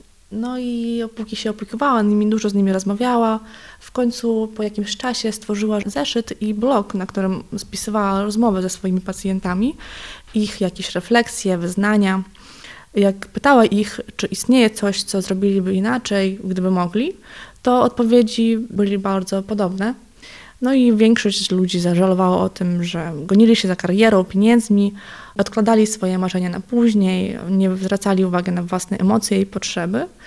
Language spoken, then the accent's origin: Polish; Ukraine; pochodzę z Ukrainy, więc dla mnie to był zupełnie inny świat